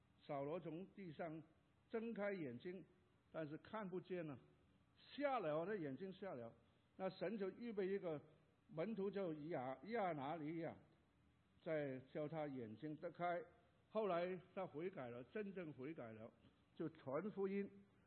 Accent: Hong Kong; born there; also born or lived in Guangdong; 但是我是广东人啊，我在香港出生啊

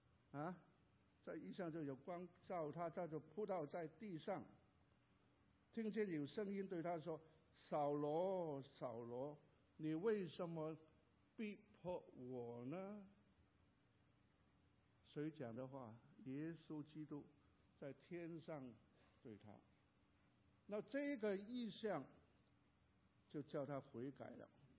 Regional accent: Hong Kong; born there; also born or lived in Guangdong; 但是我是广东人啊，我在香港出生啊

